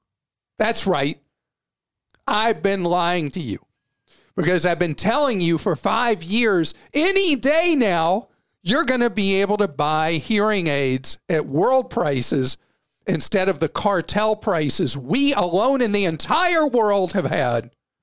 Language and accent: English; the South, United States; I'm a Southerner, so I just don't get the Dunkin' Donut kind of donut